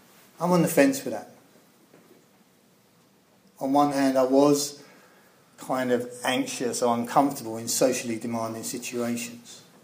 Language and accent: English; London, United Kingdom; accent: East End London; You would have picked up from my accent that I come from the East End of London.